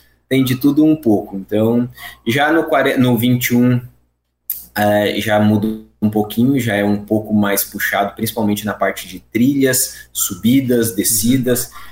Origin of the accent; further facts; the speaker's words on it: Mampituba, Rio Grande do Sul, Brazil; O Newton falou ali que a minha terra é Torres, né? Minha terra mesmo é do lado, que é Mampituba. Eu nasci e fui criado ali do lado de Praia Grande, estudei em Praia Grande a minha vida inteira, morei ali durante muito tempo na região.